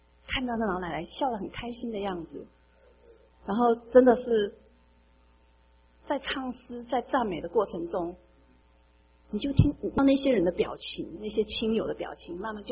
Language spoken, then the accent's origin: Chinese; Taiwan; 那我们台湾人的习俗呢